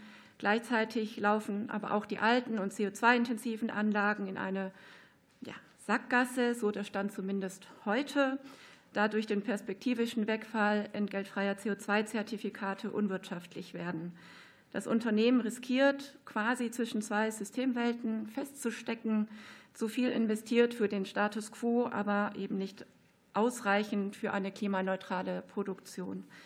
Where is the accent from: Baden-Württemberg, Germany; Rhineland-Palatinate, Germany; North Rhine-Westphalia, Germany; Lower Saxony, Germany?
Lower Saxony, Germany; Ich bin ja auch aus Niedersachsen.